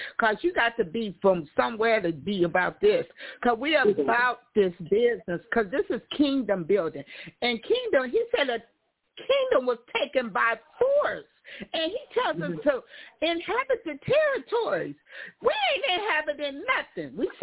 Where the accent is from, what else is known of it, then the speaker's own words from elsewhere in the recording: Fresno, California, United States; I talk a little flat and a little country, and I ain't even from the country, y'all. I'm right here from Fresno. I ain't from back nowhere, back here.